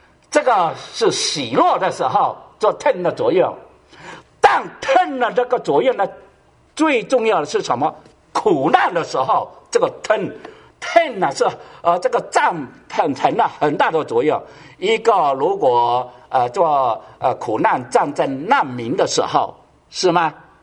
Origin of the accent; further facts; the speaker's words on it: China; 我们中国人呢还好，中国人啊，不对就不搬